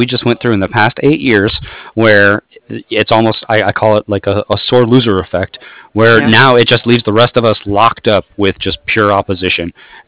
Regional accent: San Francisco, California, United States; now in San Diego, United States; See, I'm originally from San Francisco.

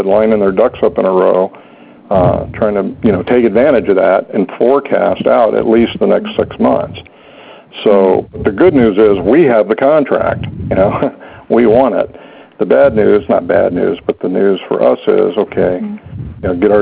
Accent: Fairfield, California, United States; Okay, sure, because I'm actually a native Californian. I was born in Fairfield.

